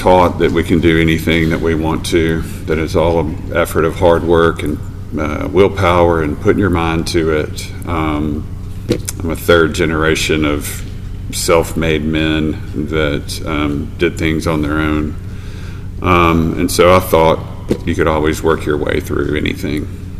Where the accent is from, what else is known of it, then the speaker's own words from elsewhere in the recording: Memphis, Tennessee, United States; I grew up outside of Memphis in the suburbs.